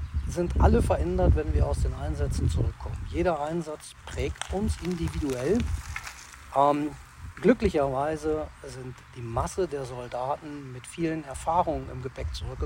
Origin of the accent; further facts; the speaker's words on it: Göttingen, Lower Saxony, Germany; born there; Aus Südniedersachsen, aus Göttingen.